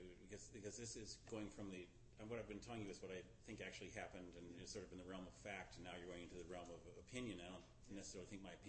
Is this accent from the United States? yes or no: yes; Pacific Northwest, United States; I grew up in the Northwest, and you know, we were always taught, you know, tall trees, silent, and so forth.